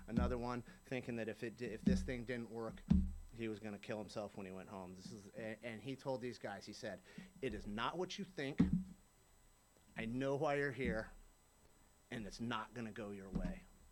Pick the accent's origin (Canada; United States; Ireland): United States; San Diego, California; I grew up in San Diego. I grew up out in San Carlos, the mean streets of San Carlos, right?